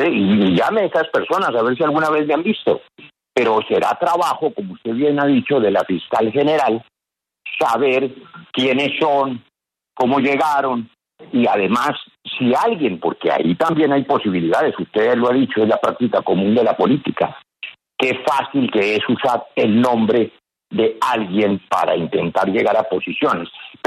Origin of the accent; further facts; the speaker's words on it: Valle del Cauca, Colombia; en la DIAN de mi tierra, del Valle del Cauca